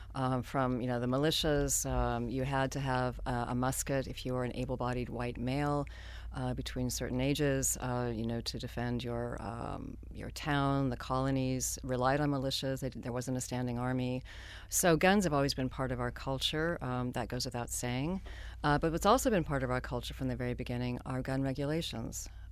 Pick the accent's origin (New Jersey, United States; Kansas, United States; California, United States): Kansas, United States; Well, I'm from Kansas originally.